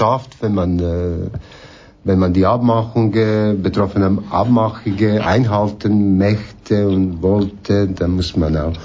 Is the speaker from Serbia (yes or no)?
yes; Serbia; moved away as an adult; now in Switzerland; ich komme ursprünglich aus Serbien, bin 1968 geboren in Serbien, bin dort aufgewachsen, mit 18 bin ich in die Schweiz gekommen. Das war 1986.